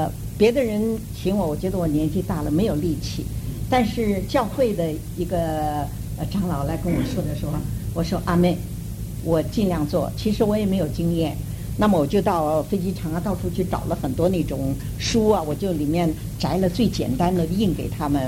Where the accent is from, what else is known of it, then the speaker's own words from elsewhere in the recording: São Paulo, Brazil; 我是从巴西圣保罗来的。在巴西圣保罗有一个台湾长老教会，他们里面有个颂年大学。我很荣幸的，我自己75岁